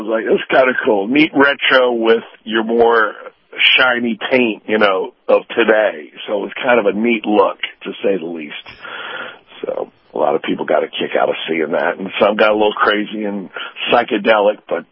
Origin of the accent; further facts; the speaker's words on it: Miami, Florida, United States; I grew up in Miami, pulled for the Dolphins, but I've been in Tampa for 40 years, and I love it here.